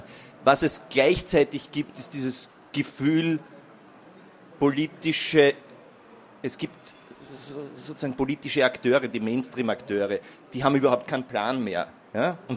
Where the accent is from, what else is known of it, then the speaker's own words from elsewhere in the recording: Austria; Als Österreicher haben wir eine große Expertise mit dem Rechtspopulismus